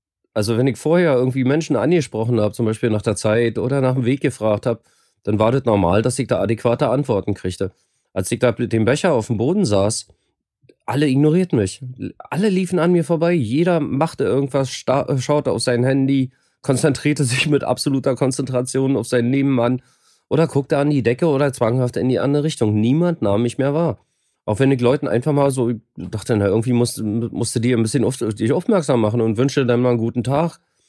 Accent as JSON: {"language": "German", "region": "Berlin", "country": "Germany", "also_born_or_lived": "Rotenburg (Wümme), Germany / Sweden / Gran Canaria, Spain", "moved": "yes", "said": "bin eigentlich Berliner, war aber 15 Jahre nicht in Berlin. Ich habe noch 4 Jahre in Rothenburg-Wümme gelebt, war ein knappes Jahr in Köln, habe dann 2 Jahre in Schweden gelebt und war dann insgesamt 8 Jahre in Spanien auf Gran Canaria."}